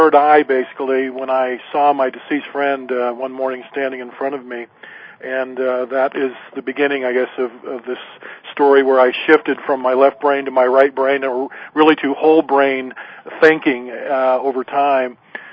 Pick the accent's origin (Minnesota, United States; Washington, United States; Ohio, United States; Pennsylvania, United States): Washington, United States; Seattle; to my hometown area of the Seattle area with the Navy.